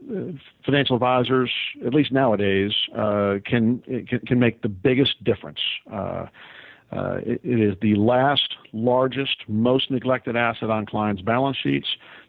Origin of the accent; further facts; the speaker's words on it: Northeast, United States; now in Tampa, United States; So I'm in Tampa, Florida, moved here. First chance I got a chance to decide where I wanted to live. Was born and raised in the Northeast.